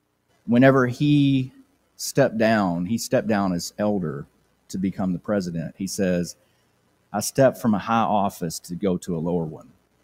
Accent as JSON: {"language": "English", "country": "United States", "said": "We should see it as, I'm a Christian and I happen to be also an American."}